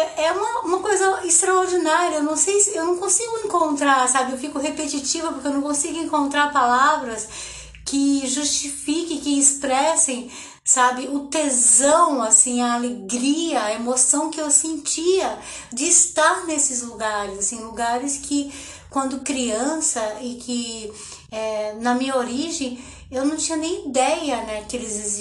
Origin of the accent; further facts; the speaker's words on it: São Gonçalo dos Campos, Bahia, Brazil; Eu sempre me me transportava nesses momentos para onde eu fui criada, para a cidade daqui, né, de São Gonçalo dos Campos, onde eu estou agora